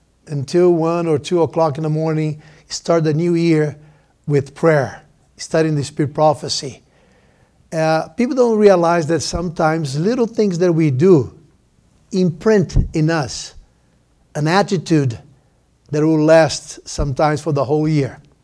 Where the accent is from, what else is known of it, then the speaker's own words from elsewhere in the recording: Brazil; I was raised in Brazil. As far as my faith, we started in Brazil.